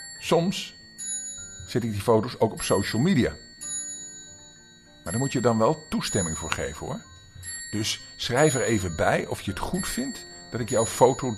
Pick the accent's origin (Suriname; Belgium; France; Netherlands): Netherlands; Zeeland; Want ik kom uit Zeeland.